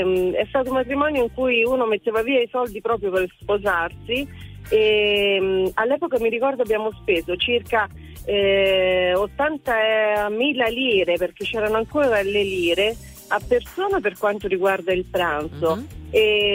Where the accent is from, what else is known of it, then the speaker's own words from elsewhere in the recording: Bolsena, Lazio, Italy; Allora, sono di Bolsena, provincia di Viterbo